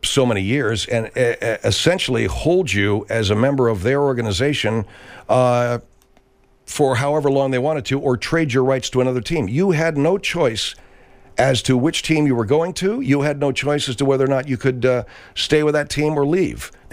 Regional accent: Arcadia, California, United States; So anyway, in my hometown of Arcadia, California, yeah, you couldn't sell to a guy unless the guy was the guy.

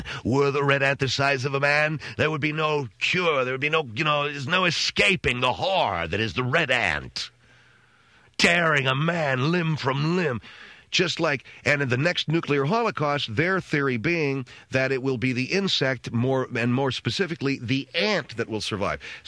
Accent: San Gabriel Valley, California, United States; I grew up in the San Gabriel Valley.

